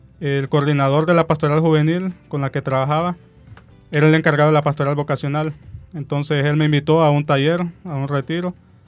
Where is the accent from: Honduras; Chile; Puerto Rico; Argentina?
Honduras; Yo soy de Honduras, de la parroquia de Lloro. Y bueno, vengo de una parroquia jesuita.